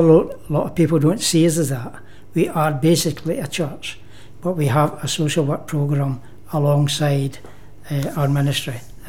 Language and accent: English; Greenock, Scotland, United Kingdom; But I was basically born in Greenock. I was brought up in Greenock. I still live in Greenock.